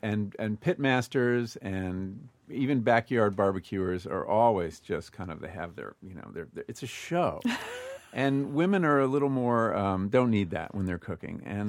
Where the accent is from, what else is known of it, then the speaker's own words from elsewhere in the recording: Berkeley, California, United States; You know, I come from Berkeley.